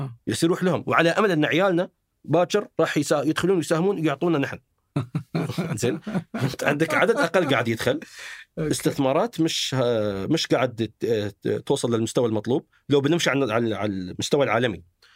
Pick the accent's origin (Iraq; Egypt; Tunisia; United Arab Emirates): United Arab Emirates; يعني نحن عندنا في الإمارات